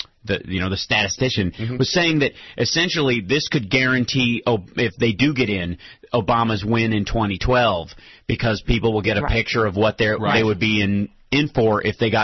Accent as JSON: {"language": "English", "region": "Kentucky", "country": "United States", "tie": "born or raised there", "said": "this is the state that, and it's my home state, that's kept Mitch McConnell in there for a while"}